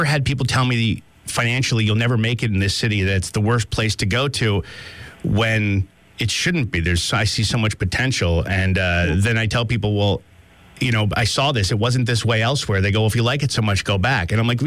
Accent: New Jersey, United States; also born or lived in California; And, I grew up in Jersey, but I spent 10 years in California, and I don't necessarily feel welcome all the time.

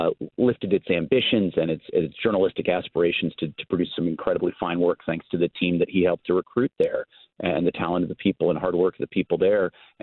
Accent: California, United States; I'm from Southern California.

